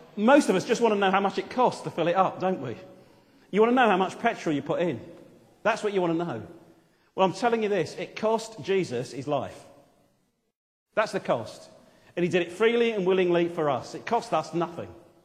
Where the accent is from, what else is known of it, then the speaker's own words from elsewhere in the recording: United Kingdom; I know it's difficult, and I know we're British